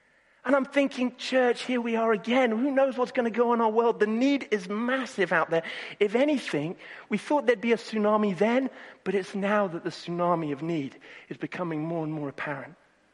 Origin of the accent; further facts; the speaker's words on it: Nairobi, Kenya; now in Brighton, United Kingdom; because I grew up in Nairobi, I feel so much at home